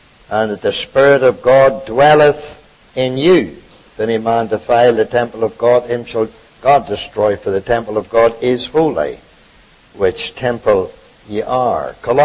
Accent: Ireland; now in Canada; The Irishman says 8. But I'm a Canadian now. I say 8.

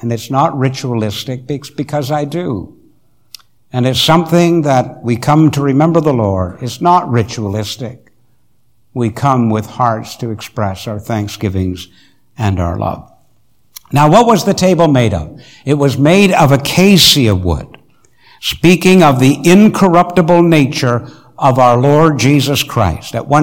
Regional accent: Montreal, Quebec, Canada; I can remember that as a boy growing up in Montreal

